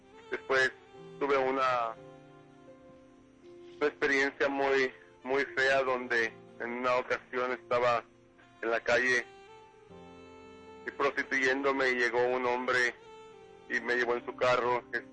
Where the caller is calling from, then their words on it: Salem, Oregon, United States; De aquí, de Salem, Oregon.